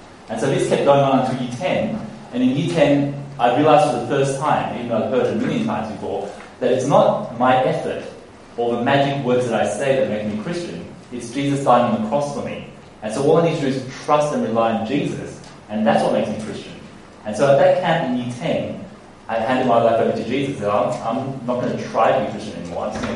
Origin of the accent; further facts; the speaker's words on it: Australia; also born or lived in Hong Kong; I was born in Hong Kong. I came to Australia when I was about 7, 8 years old because my grandparents wanted to escape the communists. And so we came to Australia.